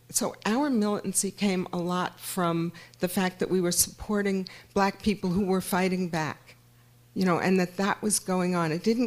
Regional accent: United States; we're from the United States, so the situation is different.

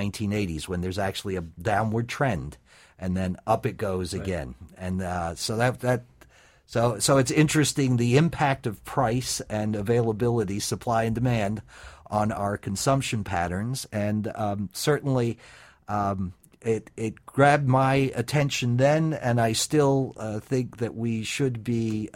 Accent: England, United Kingdom; also born or lived in East Africa; I was born in East Africa, and he was working for the British government at that time, and a graduate of the London School of Economics. And we returned to England

